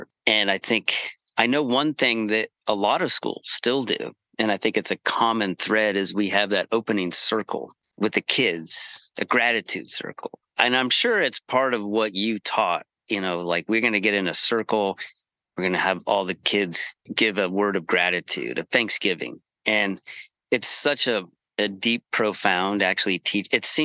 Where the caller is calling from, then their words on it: Nevada City, California, United States; And I'm calling in from Nevada City. Beautiful day here near the Yuba River, and the manzanita flowers are blooming.